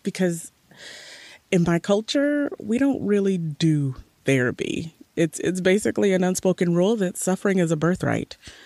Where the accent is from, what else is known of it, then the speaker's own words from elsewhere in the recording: Nigeria; we're like the perfect Nigerian couple, like the perfect Nigerian couple. But I don't think I'm Nigerian enough for him